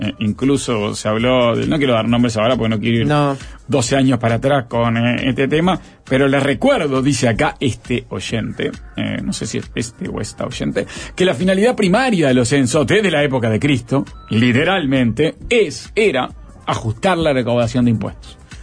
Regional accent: Uruguay; Soy uruguayo

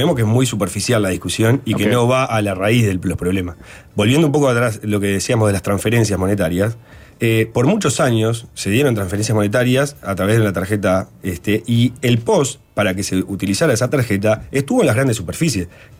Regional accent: Uruguay

